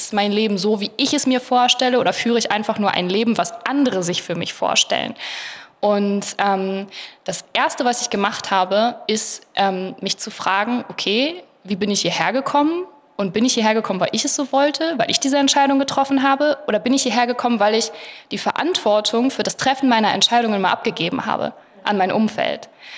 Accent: Lower Saxony, Germany; ich bin in Buxtehude aufgewachsen, also nicht mal in Buxtehude, aber da in der Nähe auf einem kleinen Dorf.

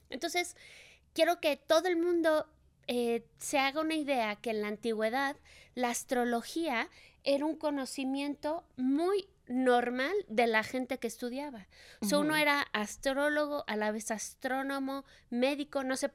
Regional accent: Mexico City, Mexico; Pues yo soy de la preciosísima Ciudad de México, mexicana, sí señor.

